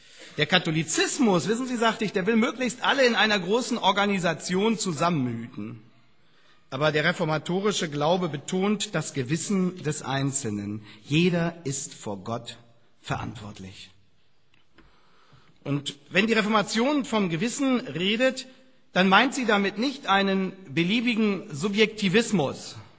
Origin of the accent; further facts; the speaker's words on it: Hanover, Lower Saxony, Germany; Ich bin Hannoveraner